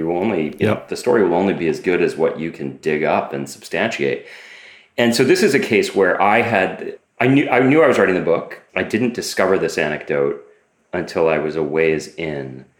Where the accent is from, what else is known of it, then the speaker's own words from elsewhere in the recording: Boston, Massachusetts, United States; I grew up in Boston and there's a Sackler Museum at Harvard.